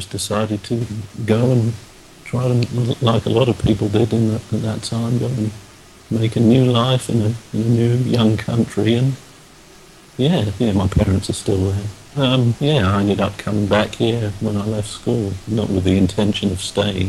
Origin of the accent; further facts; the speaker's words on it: Canada; now in England, United Kingdom; I was born here in England, but I went to Canada when I was 5.